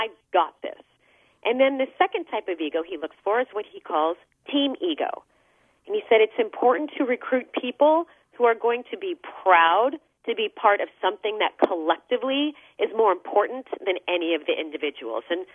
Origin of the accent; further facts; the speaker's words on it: Phoenix, Arizona, United States; Well, I'm from Phoenix, Arizona, so that explains a lot.